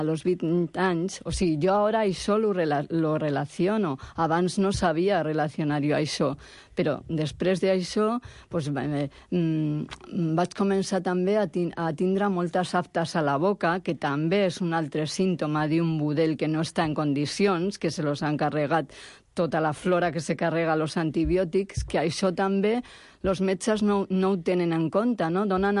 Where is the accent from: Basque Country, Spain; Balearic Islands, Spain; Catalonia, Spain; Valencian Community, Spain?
Basque Country, Spain; San Sebastián; jo sóc de Sant Sebastià